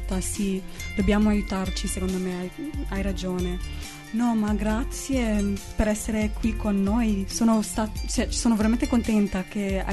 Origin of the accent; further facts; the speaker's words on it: United States; Italian is a second language; vengo dagli Stati Uniti